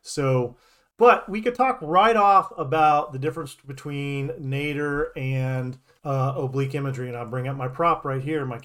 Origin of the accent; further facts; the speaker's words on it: California, United States; I grew up in Southern California.